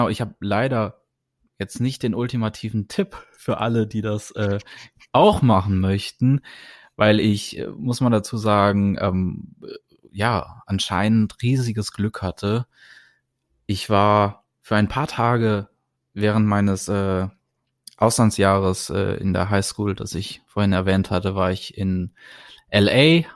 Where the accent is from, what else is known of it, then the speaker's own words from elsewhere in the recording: Germany; ich bin riesen … Fan, ich bin aus Deutschland und möchte auch Filmmusik machen.